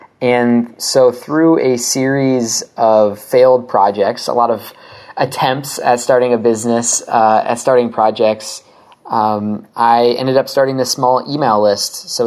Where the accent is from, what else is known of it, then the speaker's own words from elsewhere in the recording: Ohio, United States; So it's funny because I'm from Ohio, and my parents definitely never did anything web related.